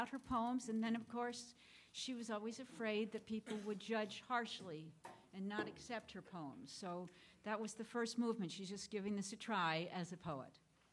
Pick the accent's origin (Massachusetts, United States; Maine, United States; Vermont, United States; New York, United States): Vermont, United States; I'm from Vermont. I live in a tiny town called Braintree, Vermont, with 800 people and many, many cows. And I live on a dairy farm